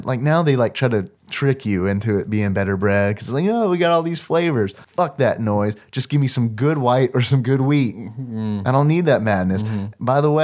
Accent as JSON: {"language": "English", "region": "Louisiana", "country": "United States", "tie": "born there", "said": "I've never had a shrimp salad po' boy, but I was born in Louisiana, and I have very fond memories of going to the gas station."}